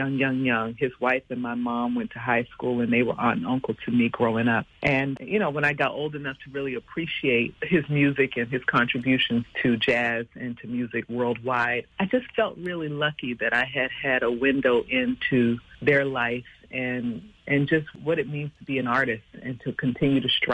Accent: Washington, District of Columbia, United States; when I was growing up in Washington, D.C., dancing, theater, performing.

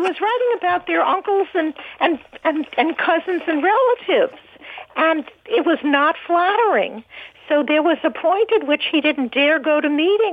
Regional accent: Queens, New York, United States; Well, I have to say that growing up in Queens in a neighborhood that was Irish and Italian Catholic, I really didn't like being Jewish.

